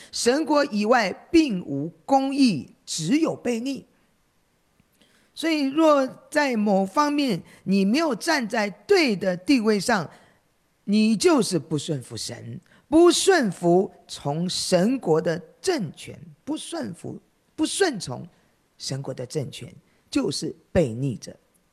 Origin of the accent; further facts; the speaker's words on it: Shandong, China; 我是山东人